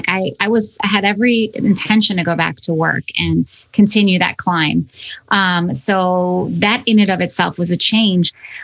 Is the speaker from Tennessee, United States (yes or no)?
no; Chicago, Illinois, United States; And we're both from Chicago and we know it's like, it's a hustler kind of mentality in the agency world.